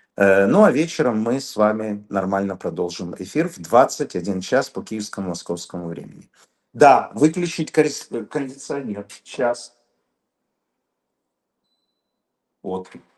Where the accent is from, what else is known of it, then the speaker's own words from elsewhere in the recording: Odesa, Odesa Oblast, Ukraine; now in Moldova; А я из Одессы в Кишинев на электричке.